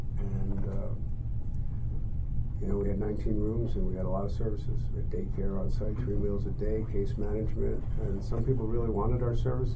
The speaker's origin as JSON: {"language": "English", "town": "Hyde Park", "region": "New York", "country": "United States", "tie": "born or raised there", "said": "growing up in Hyde Park, I was, you know, a few doors down from the Hudson River Psychiatric Center"}